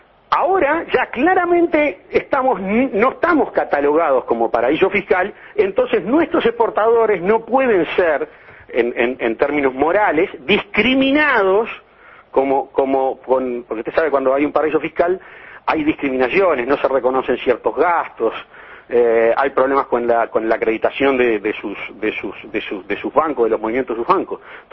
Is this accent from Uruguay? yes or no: yes; Uruguay; y ahora hablo como uruguayo